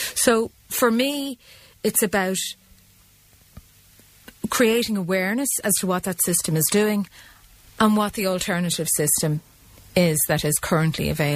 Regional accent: Ireland; we're very Irish in that we're grand, but behind closed doors we're not.

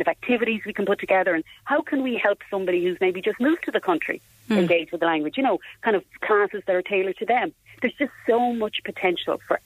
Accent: Naas, Leinster, Ireland; People, like I grew up in Naas

